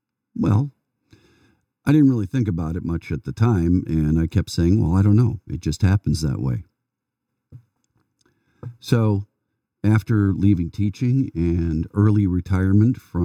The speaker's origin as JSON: {"language": "English", "town": "Detroit", "region": "Michigan", "country": "United States", "tie": "born or raised there", "said": "I was born in the Detroit area. Yes, I did live in Detroit proper during the earliest part of my life, but we moved out to the suburbs fairly quickly."}